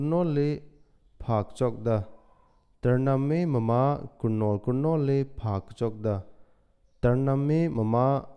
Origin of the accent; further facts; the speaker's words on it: Paidam Pantha, Manipur, India; English is a second language; I'm 30 years old. I'm from Paidam Pantha, Chandel District, Manipur.